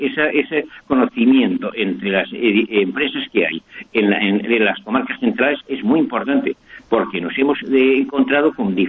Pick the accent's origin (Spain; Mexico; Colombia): Spain; Valencian Community; born there; now in Valencia, Spain; soy nacido en Ibio, o sea, soy de las comarcas centrales, o sea que con lo cual el nivel de conocimiento que tengo, que llevo muchos años fuera de allí